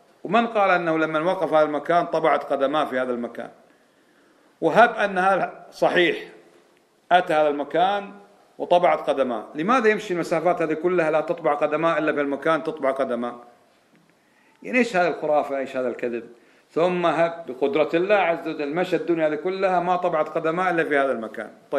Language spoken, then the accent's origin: Arabic; Kuwait; ثم طهر الله عز وجل هذه البلاد، بلادنا الكويت، من هذا المظهر